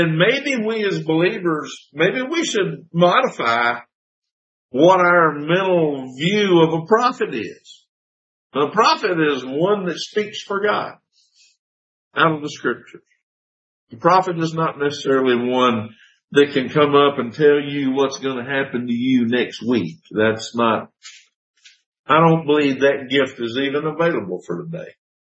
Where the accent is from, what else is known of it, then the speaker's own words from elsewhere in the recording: Georgia, United States; And I'm like, "Well, I'm from Georgia."